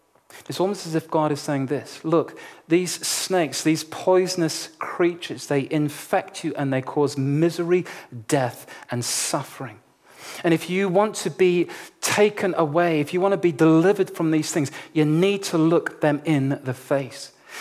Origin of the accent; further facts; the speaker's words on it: Nigeria; But I was born and raised in Nigeria.